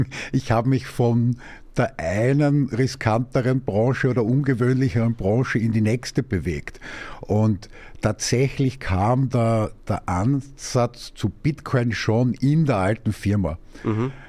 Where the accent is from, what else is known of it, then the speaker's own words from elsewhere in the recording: Carinthia, Austria; Woher ich komme, also... Ja, grundsätzlich aus Kärnten, ja.